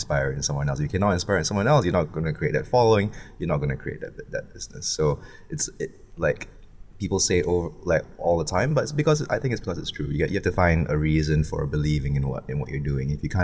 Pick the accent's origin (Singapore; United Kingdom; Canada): Singapore; now in Hong Kong; where I grew up in Singapore